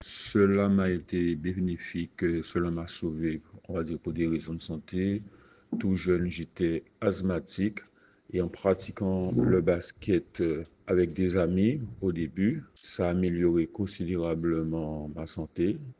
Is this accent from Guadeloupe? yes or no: yes; Basse-Terre, Guadeloupe; born there; now in Sainte-Rose, Guadeloupe; j'ai 57 ans. Je suis né à Basse-Terre et j'habite à Bis-Sainte-Rose depuis une dizaine d'années maintenant.